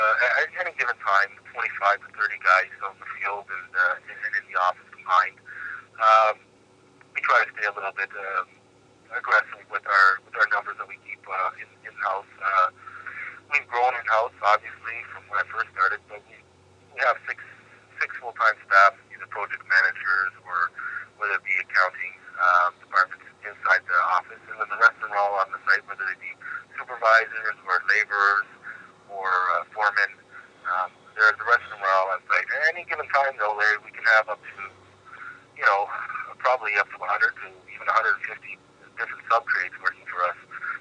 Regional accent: Toronto, Ontario, Canada; now in Orangeville, Canada; I grew up in Toronto and I was in the hustle and bustle of Toronto.

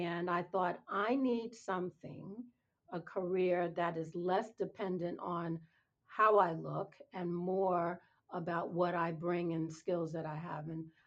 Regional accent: New York City, New York, United States; when I was in sixth grade, and I grew up in New York City public, as in not private schools, we went on a field trip.

